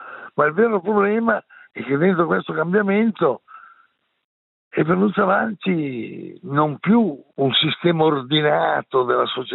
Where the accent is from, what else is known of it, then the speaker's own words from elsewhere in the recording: Lombardy, Italy; da lombardo che dialoga sul confine con il Ticino io dico